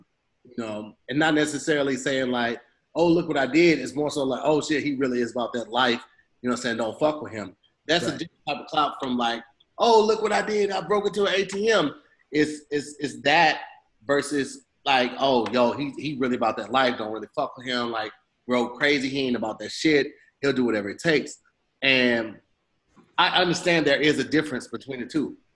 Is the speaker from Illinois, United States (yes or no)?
yes; East St. Louis, Illinois, United States; Like, I grew up in East St. Louis, we had our OGs.